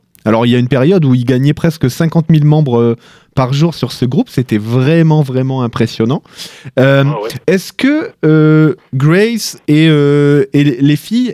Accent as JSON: {"language": "French", "country": "France", "said": "moi je viens de France"}